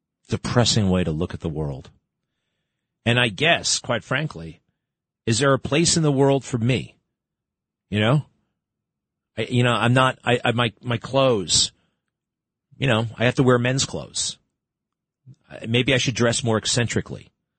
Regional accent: United States; I was born in America. Now, I'm proud to be an American.

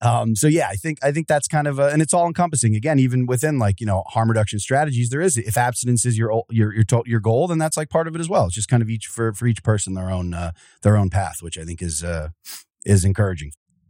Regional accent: Wilkes-Barre, Pennsylvania, United States; Yeah, I'm Northeastern. Cross up by Wilkes-Barre Scranton there.

